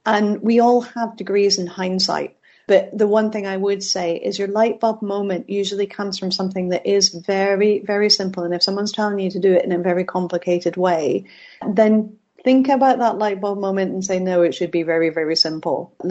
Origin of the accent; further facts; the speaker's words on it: Scotland, United Kingdom; accent: mixed; I have a kind of mixed accent, but people can still hear when I'm talking in another country that I'm Scottish